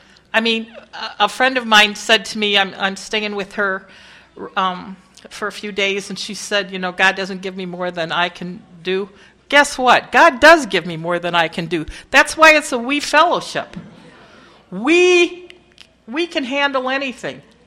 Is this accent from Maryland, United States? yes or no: no; Detroit, Michigan, United States; I grew up in Detroit. I wasn't leaving Detroit, let alone going to another country. I got this chance to go to England